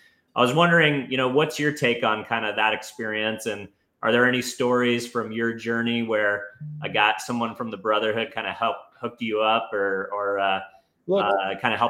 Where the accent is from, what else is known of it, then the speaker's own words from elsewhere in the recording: West Coast, United States; I'm from the West Coast.